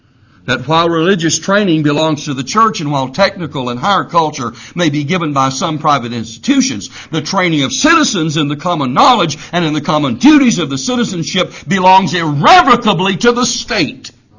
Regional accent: the South, United States; that's because I'm a Southerner, I'm from the South.

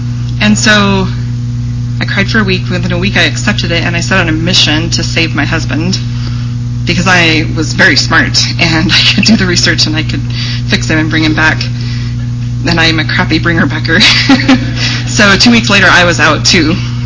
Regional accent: Oregon, United States; we're from Oregon.

